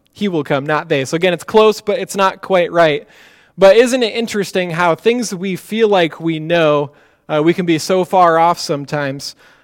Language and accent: English; Iowa, United States; Some of you know that I'm from Iowa, and so this movie being filmed in Iowa is very dear to my heart.